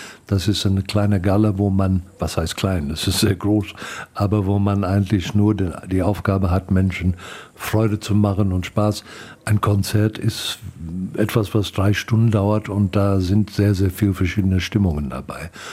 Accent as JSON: {"language": "German", "country": "South Africa", "tie": "born or raised there", "said": "Ich bin eigentlich am Meer groß geworden in Südafrika."}